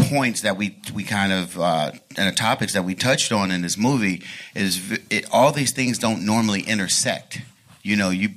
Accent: Los Angeles, California, United States; I grew up in South Central L.A. In the 80s and the 90s

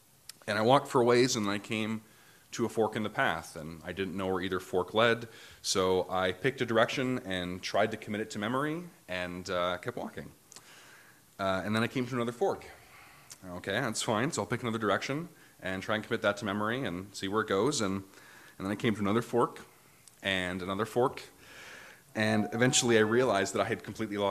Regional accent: Ottawa, Ontario, Canada; Yeah. So I'm originally from Ottawa.

